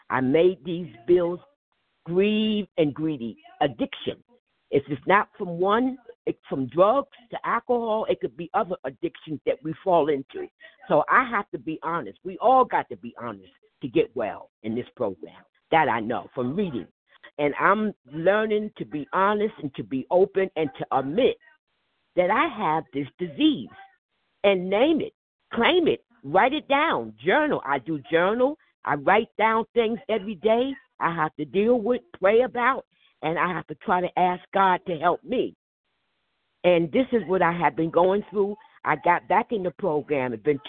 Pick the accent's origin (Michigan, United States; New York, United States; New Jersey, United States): New Jersey, United States; from New Jersey.